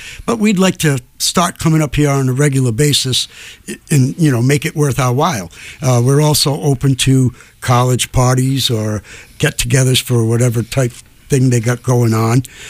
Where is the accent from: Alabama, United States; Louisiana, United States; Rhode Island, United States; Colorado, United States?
Rhode Island, United States; now in Connecticut, United States; born and raised in Rhode Island, but I got misplaced and displaced to Connecticut because lower taxes and a lot more fun.